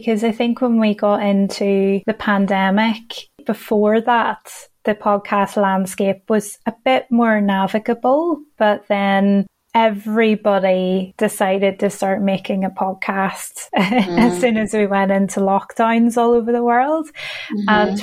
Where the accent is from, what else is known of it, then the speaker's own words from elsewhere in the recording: United Kingdom; it's quite awkward for me as a British-Irish person to say mom, you know, I would say mums.